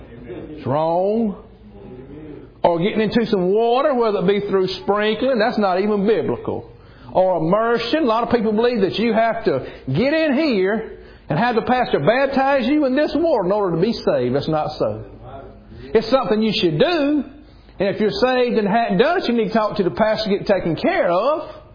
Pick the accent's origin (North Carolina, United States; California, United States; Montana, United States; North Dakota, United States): North Carolina, United States; Lyesville; I remember when I was a little boy, and I was raised up on Main Street, Lyesville, North Carolina.